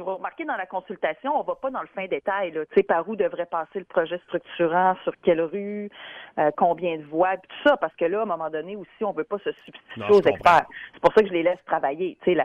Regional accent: Quebec, Canada; qui va être en fonction ici chez nous au Québec.

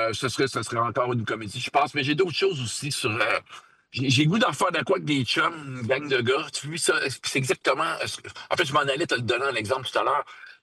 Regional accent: Quebec, Canada; J'ai toujours dit aux gens que je suis Québécois

